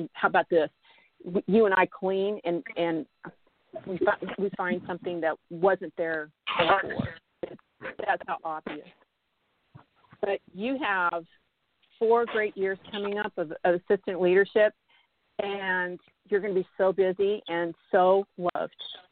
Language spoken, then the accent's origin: English; Midwest, United States; I'm a Christian, and I grew up in the Midwest.